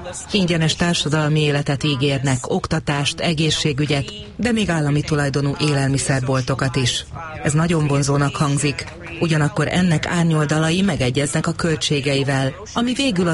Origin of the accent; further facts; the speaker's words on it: Lithuania; Én személyesen Litvániából származom.